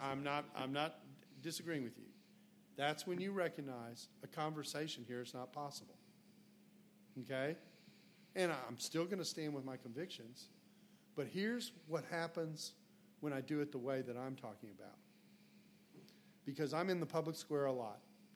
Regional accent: Texas, United States; Okay, now I grew up in the 60s. Okay, and I grew up in Texas in the 60s.

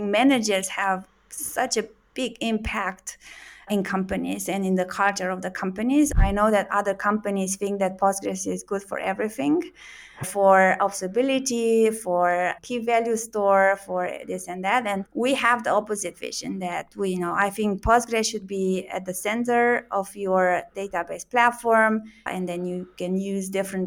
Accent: Romania; So I'm originally from Romania

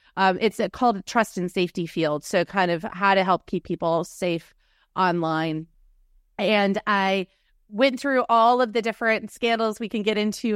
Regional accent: Green Bay, Wisconsin, United States; moved away as an adult; now in Washington, D.C., United States; I am originally from Green Bay, Wisconsin. Still a very proud Wisconsinite, but moved out to Washington, D.C. 21 years ago to work in politics.

